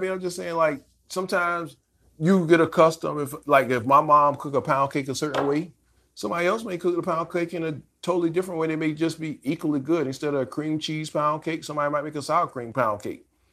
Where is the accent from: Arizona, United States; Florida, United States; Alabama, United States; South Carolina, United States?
South Carolina, United States; Rodney grew up in Williamsburg County. I grew up in Clarendon County. We're two very strong whole hog barbecue cooking counties.